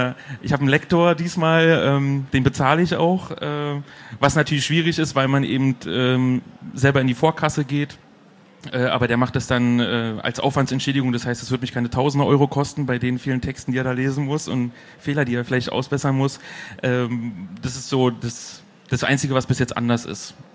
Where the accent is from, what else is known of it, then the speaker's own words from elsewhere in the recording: Berlin, Germany; Also ich bin aus Berlin